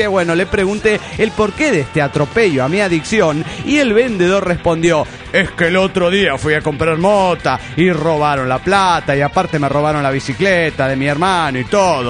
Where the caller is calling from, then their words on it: Managua, Nicaragua; de Managua, Nicaragua.